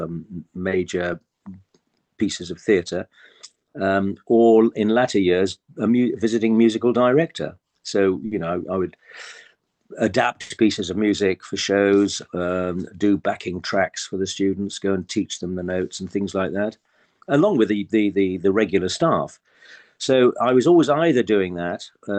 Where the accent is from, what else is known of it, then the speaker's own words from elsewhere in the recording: Yorkshire and the Humber, United Kingdom; I come from Northeast Yorkshire, so you can have that if you like.